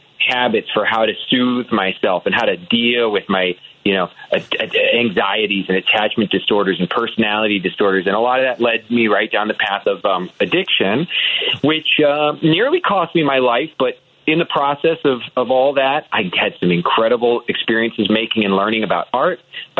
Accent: Midwest, United States; I grew up in the American Midwest in, you know, suburbia, predominantly white community

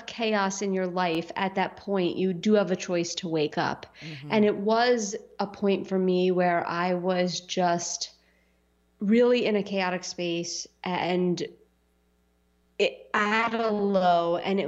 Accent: Staten Island, New York, United States; when I grew up in Staten Island, I was a Staten Island girl.

